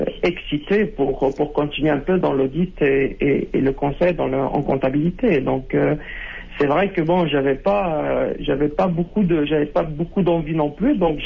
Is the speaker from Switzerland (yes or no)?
no; Morocco; moved away as an adult; now in France; j'ai une double nationalité. Je suis marocain et français. Mm-hmm. Donc, en fait, moi, je suis originaire du Maroc, mais j'ai grandi, j'ai vécu longtemps au Maroc jusqu'à l'âge de 20 ans. Après ça, j'ai émigré en France